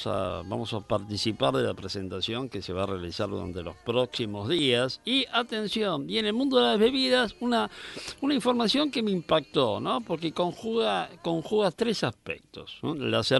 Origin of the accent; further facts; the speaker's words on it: Argentina; Cristina, yo le agradezco esta comunicación como argentino, ¿no?, como parte de esta sociedad.